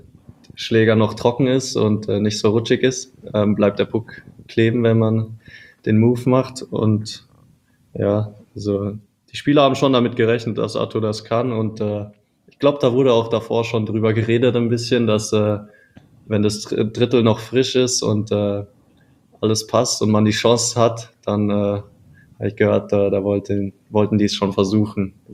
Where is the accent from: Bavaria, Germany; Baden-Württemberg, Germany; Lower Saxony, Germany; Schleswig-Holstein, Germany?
Baden-Württemberg, Germany; Heidelberg; meine Heimatstadt Heidelberg